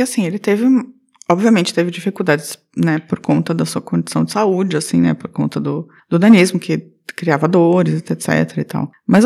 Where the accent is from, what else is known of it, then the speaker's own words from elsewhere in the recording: Pernambuco, Brazil; Opa, como boa pernambucana, convido vocês para conhecer a terra da cachaça, Vitória de Santo Antão, no Pernambuco.